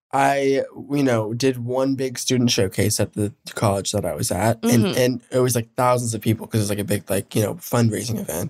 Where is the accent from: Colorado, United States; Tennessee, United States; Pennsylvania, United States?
Colorado, United States; Denver; also born or lived in Evansville, Indiana; So I just say I was born and raised in Denver.